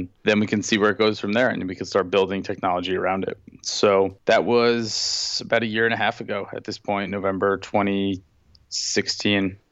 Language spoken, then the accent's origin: English; Long Beach, New York, United States; I'm from Long Beach, New York.